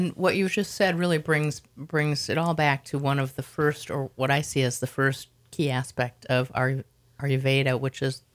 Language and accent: English; Minnesota, United States; We're from Minnesota, and she was actually from Omaha, Nebraska, but she was a huge fan of mung beans.